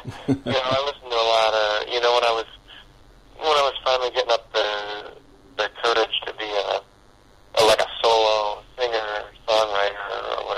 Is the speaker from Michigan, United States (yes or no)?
yes; Detroit, Michigan, United States; And I'm from Detroit originally, so Joe Lewis kind of looms large in my memory.